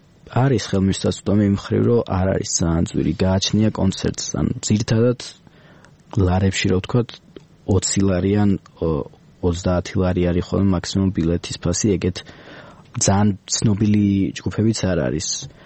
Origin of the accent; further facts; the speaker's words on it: Tbilisi, Georgia; ადრე იყო თბილისში მწვანე და ხასხას, მაგრამ მე რაც ცხოვრობ, მე რაც დავიბადე, დიდად მწვანე არ იყო